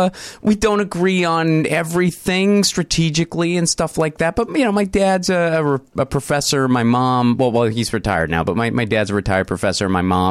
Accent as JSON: {"language": "English", "town": "Pittsburgh", "region": "Pennsylvania", "country": "United States", "tie": "born or raised there", "said": "Grew up in Pittsburgh, Pennsylvania."}